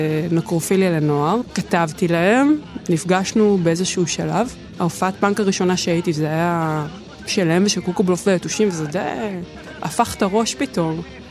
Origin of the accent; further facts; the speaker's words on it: Central District, Israel; גדלתי בפרברי השרון, לא היו אנשים מסביבי שהיו בעניין הזה